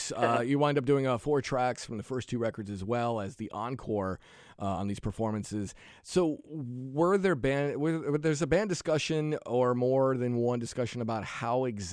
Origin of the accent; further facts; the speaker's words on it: Portsmouth, New Hampshire, United States; It's in Portsmouth, so we're on the seacoast. We're by the water.